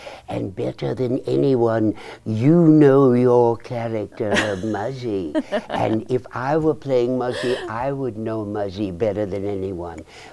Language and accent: English; Washington, United States; born there; Now, I was born near Alderwood.